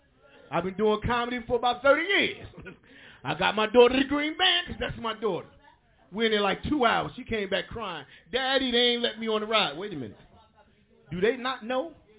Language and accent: English; Newark, New Jersey, United States; now in Compton, United States; I did what any thug, first of all, I'm from Newark. I live in Compton now.